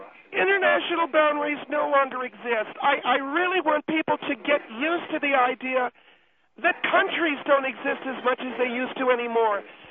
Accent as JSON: {"language": "English", "country": "United States", "said": "I'm an American, and I would never do anything to hurt my country."}